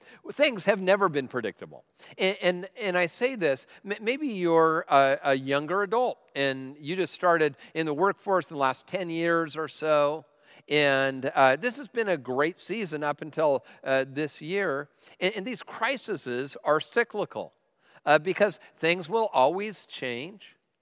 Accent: Tacoma, Washington, United States; I am from Tacoma, which means I am tough.

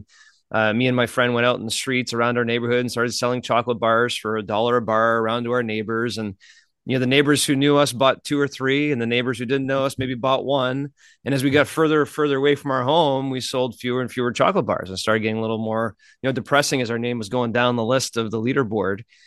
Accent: Canada; moved away as an adult; now in United States; So I came from Canada to come to the United States to go to college.

